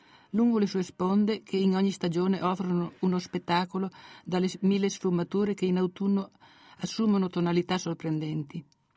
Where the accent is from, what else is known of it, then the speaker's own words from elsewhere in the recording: Fara di Soligo, Veneto, Italy; Io sono nata in Veneto, a Fara di Soligo, un'adolescenza passata a scorazzare per le sue colline